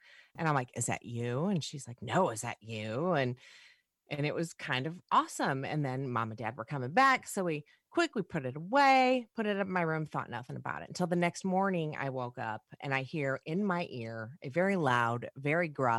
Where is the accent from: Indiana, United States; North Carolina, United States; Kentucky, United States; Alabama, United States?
Indiana, United States; Griffith; Growing up in Griffith when it was, you know, Mayberry.